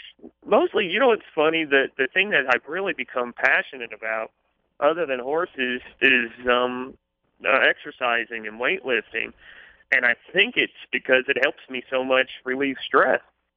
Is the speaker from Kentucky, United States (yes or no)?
yes; Louisville, Kentucky, United States; I follow both programs, but I am born and raised in Louisville, and I'm not afraid to admit that I'm more of a Louisville Cardinal fan than basketball.